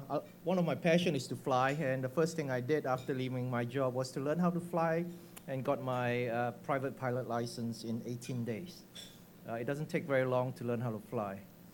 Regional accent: Singapore; now in Hong Kong; I'm from Singapore, and I grew up in Singapore, studied in the UK, and decided to work in Hong Kong.

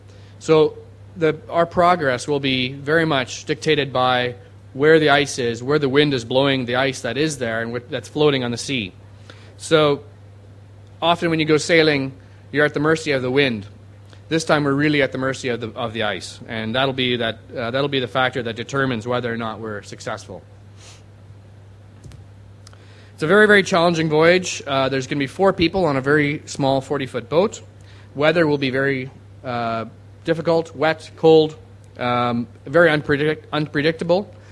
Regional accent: Canada; now in Hong Kong; even though I'm living in Hong Kong, as a Canadian, Northwest Passage holds special allure for me.

